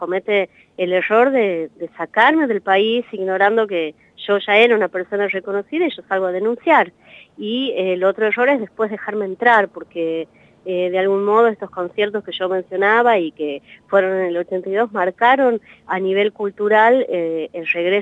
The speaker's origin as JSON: {"language": "Spanish", "country": "Argentina", "said": "Pero como argentina, una tranquilidad y una esperanza enorme"}